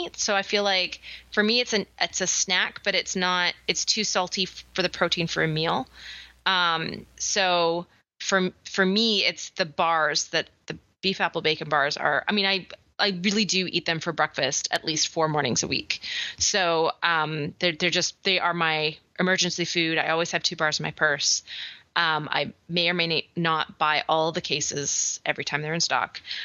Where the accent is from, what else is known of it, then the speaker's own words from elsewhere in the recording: Canada; now in United States; So I travel between America and Canada fairly frequently because I'm Canadian and I live in America.